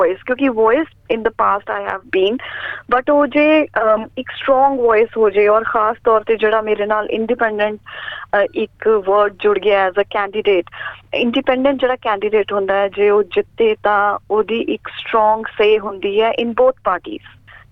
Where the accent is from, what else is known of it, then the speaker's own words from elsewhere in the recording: Chandigarh, India; now in Australia; ਪੰਜਾਬ ਤੋਂ ਜੀ, ਮੈਂ ਚੰਡੀਗੜ੍ਹ ਤੋਂ ਹਾਂ, born and brought up in Chandigarh, parents ਹੁਣ ਪਟਿਆਲੇ ਮੂਵ ਹੋ ਗਏ ਹਾਂ, ਅਤੇ ਮਦਰ ਮੇਰੇ ਮੁਸਲਿਮ ਹੈ, ਫਾਦਰ ਮੇਰੇ ਸਿੱਖ ਹੈ